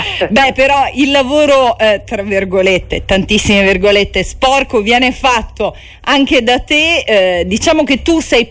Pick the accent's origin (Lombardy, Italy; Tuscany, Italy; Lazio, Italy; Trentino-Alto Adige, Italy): Lazio, Italy; Rome; è scritto da un carissimo amico romano come me, lo devo dire, Alessandro Bilotta